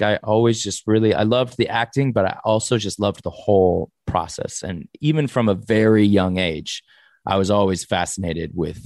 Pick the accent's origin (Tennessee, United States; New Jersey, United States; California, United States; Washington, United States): California, United States; Sherman Oaks; I grew up in the Valley in Sherman Oaks.